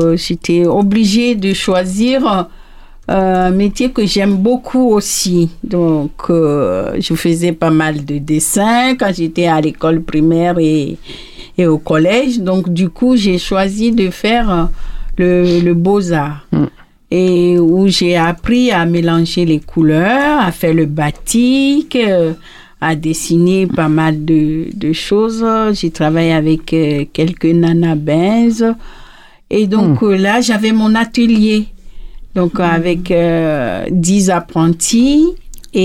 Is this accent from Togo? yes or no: yes; Kpalimé, Plateaux, Togo; je viens du Togo, d'un petit village qui s'appelle Tové à Honjo, qui est pas loin de Palimé. Je suis née à Palimé, où j'ai grandi.